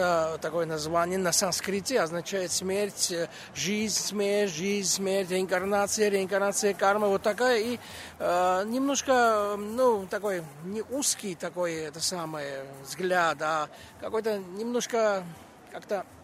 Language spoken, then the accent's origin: Russian; Tbilisi, Georgia; Russian is a second language; Я из Грузии. Я живу в Тбилиси.